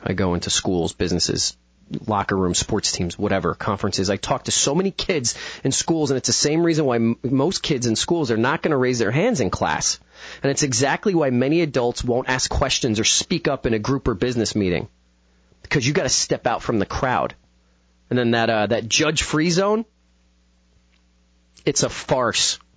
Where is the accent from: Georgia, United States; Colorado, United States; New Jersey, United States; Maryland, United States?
New Jersey, United States; was the little boy who was growing up in North Jersey who was enamored with radio